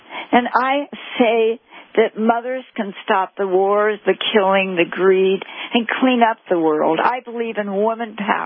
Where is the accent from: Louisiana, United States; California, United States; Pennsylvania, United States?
California, United States; Hollywood; See, I grew up in Hollywood. And so, therefore, my father was nutritionist to all the Hollywood stars.